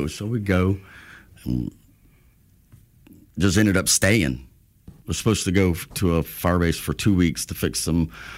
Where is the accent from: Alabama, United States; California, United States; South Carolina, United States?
Alabama, United States; I'm like, I'm from Alabama. We drive.